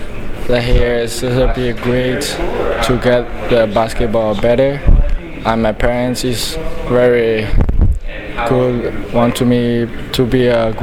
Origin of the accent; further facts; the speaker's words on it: Jiangsu, China